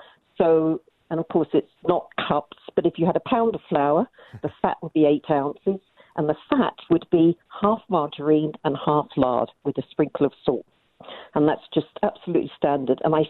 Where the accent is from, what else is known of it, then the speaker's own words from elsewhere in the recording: England, United Kingdom; I was brought up in England